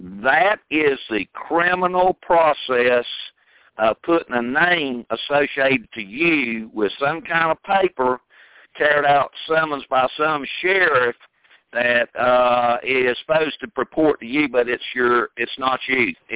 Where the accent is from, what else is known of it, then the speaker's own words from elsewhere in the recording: England, United Kingdom; because I come from England